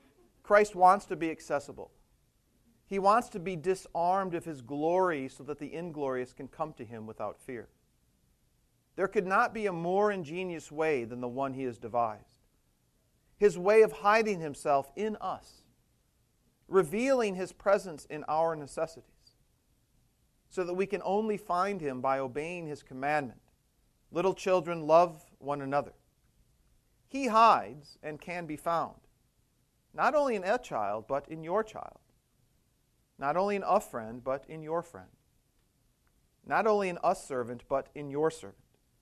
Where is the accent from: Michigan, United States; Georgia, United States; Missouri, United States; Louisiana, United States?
Michigan, United States; Paw Paw; I grew up in Paw Paw, Michigan